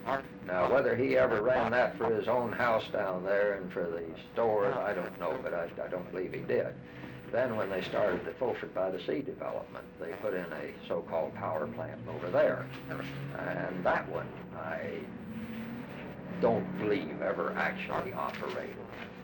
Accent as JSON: {"language": "English", "town": "Miami", "region": "Florida", "country": "United States", "tie": "born or raised there", "said": "I can remember growing up in Miami."}